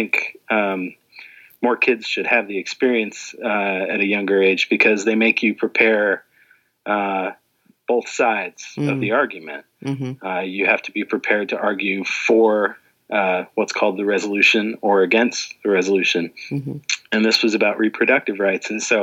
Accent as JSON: {"language": "English", "region": "Arizona", "country": "United States", "moved": "yes", "lives_now": "Boston, United States", "said": "I'm originally from Arizona. I went to school at BYU. And then I moved out to Boston a couple of years after graduation."}